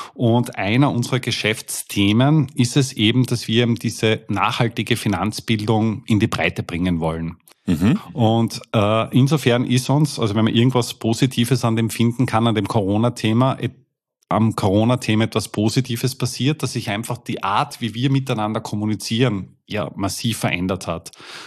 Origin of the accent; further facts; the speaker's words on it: Austria; Wir kommen jetzt aus Österreich.